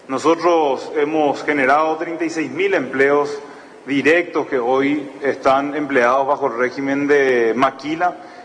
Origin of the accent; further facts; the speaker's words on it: Paraguay; El valor más grande que tenemos nosotros como Paraguay y como paraguayos es que entendemos que el progreso se da a través del sacrificio, a través del trabajo.